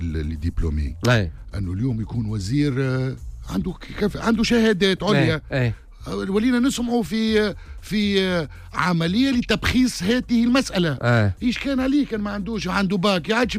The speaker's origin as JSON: {"language": "Arabic", "country": "Tunisia", "said": "أنا تونسي ونحب البلاد هذه تتطور ونحب البلاد هذه تقدم ونحب حكومة ناجحة وتنجح حتى كان نختلف معها سياسيا لأنه أنا عايش فيها وما عندي وين نمشي"}